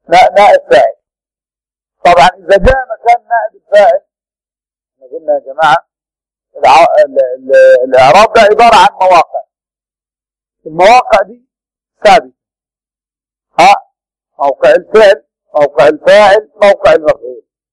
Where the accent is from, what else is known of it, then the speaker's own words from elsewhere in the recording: Sohag, Upper Egypt, Egypt; وكان في الصعيد عندنا في سوهاج